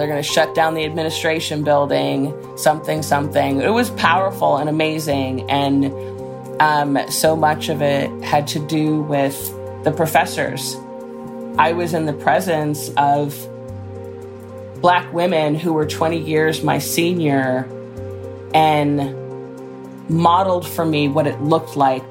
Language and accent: English; Chicago, Illinois, United States; now in Oakland, United States; I was born and raised in Chicago, and the whole connection to the Black Panther Party, I say, is I was born in 1966